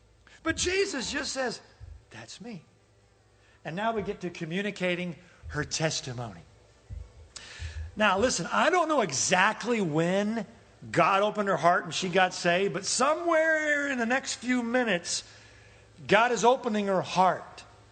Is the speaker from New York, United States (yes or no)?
no; Evansville, Indiana, United States; Yeah, I'm from Evansville.